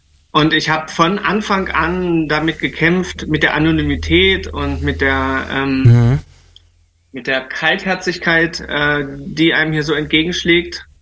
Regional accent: Aschersleben, Saxony-Anhalt, Germany; born there; Nee, ich bin in Aschersleben

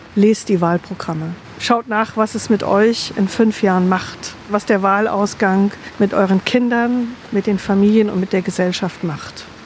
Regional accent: East Germany, Germany; born or raised there

